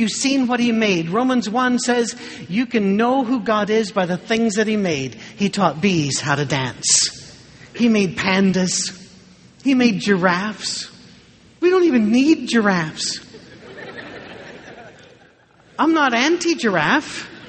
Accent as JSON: {"language": "English", "region": "Scotland", "country": "United Kingdom", "said": "I'm Scottish."}